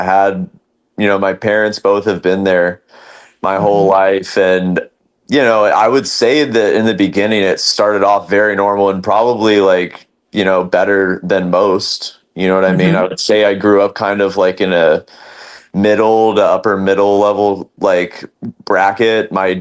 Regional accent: Los Angeles, California, United States; you know, I'm from LA. I grew up like in the Venice Beach area.

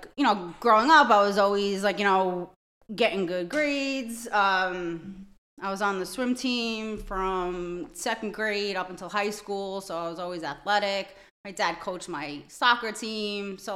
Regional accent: Brooklyn, New York, United States; No. I'm from Brooklyn. I was born and raised and bred in Brooklyn.

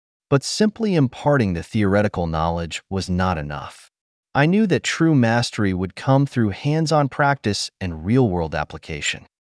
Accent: Romania; English is a second language; now in United States; My journey as an English educator began over 40 years ago when I immigrated to the United States from Romania. As a non-native speaker myself

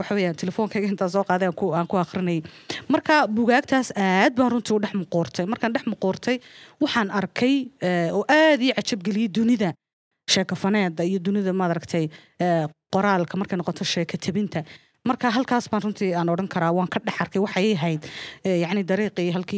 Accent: Hargeisa, Maroodi Jeex, Somalia; runtii hargeysaan ku barbaaray wax ku bartay

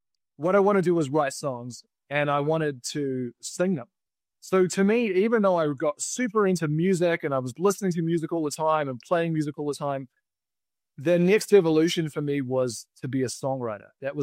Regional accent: New Zealand; accent: New Zealand; The strange accent that I have is from New Zealand. I grew up in New Zealand, a beautiful place filled with amazing beaches and amazing people.

